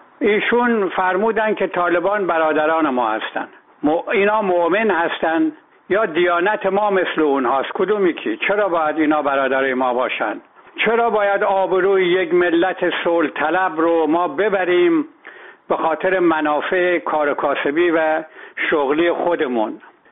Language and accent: Persian; Iran; من به عنوان یک ایرانی از آقای ظریف سوال میکنم